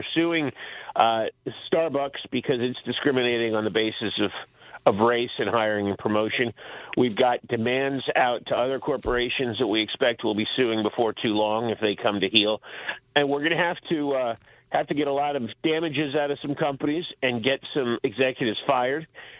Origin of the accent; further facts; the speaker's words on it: Appalachia, United States; I grew up in Appalachia, in the northern Appalachia. It goes all the way up into Pennsylvania.